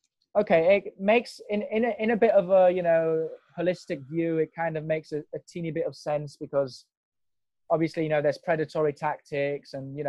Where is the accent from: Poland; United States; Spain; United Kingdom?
Spain; I'm studying in the university in my hometown, you know, living with my parents, because I decided, you know, if I can't afford going to Madrid, which is the capital here